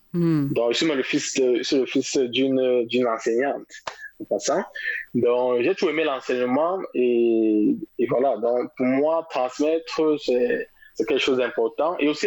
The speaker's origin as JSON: {"language": "French", "town": "Douala", "region": "Littoral", "country": "Cameroon", "tie": "born or raised there", "said": "Moi, j'ai grandi à Douala, capitale économique."}